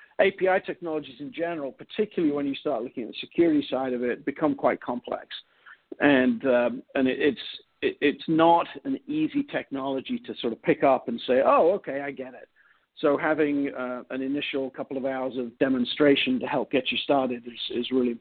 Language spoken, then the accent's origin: English; England, United Kingdom; now in United States; I'm an English guy, English guy living in Southern California.